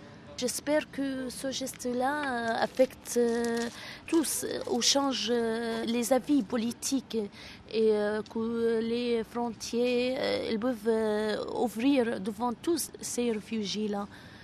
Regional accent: Syria; Nous, on est des Syriens, on est de communautés mixtes. On vient de communautés mixtes.

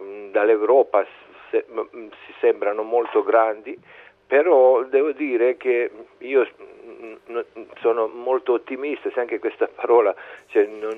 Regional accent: Montenegro; Italian is a second language; ricorderò prima di tutto l'indipendenza montenegrina, non solo perché si tratta di mio paese

